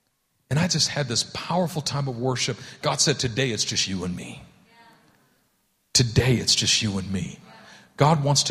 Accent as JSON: {"language": "English", "town": "Oakland", "region": "California", "country": "United States", "tie": "born or raised there", "said": "he was leading worship at an event in my hometown in Oakland, California."}